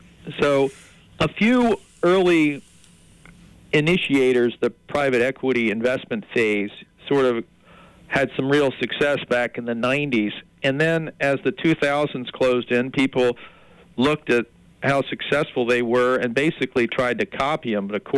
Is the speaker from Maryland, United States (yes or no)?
yes; Maryland, United States; Well, I'm from Maryland